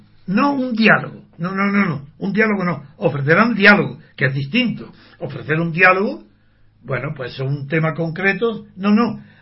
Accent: Spain; porque yo soy español y estoy acostumbrado a entender lo que significa el idioma español

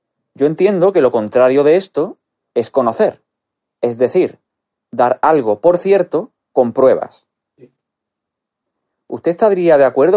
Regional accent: Málaga, Andalusia, Spain; soy de Málaga.

